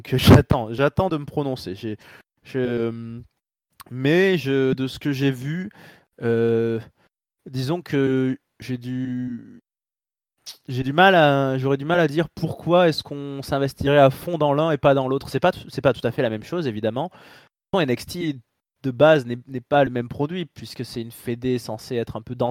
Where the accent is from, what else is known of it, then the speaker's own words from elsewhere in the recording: Bordeaux, Nouvelle-Aquitaine, France; moi, je suis de Bordeaux, donc live à Toulouse, c'était idéal.